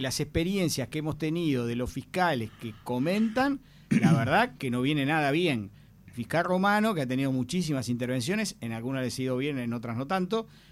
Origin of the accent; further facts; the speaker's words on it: Uruguay; lo digo como uruguayo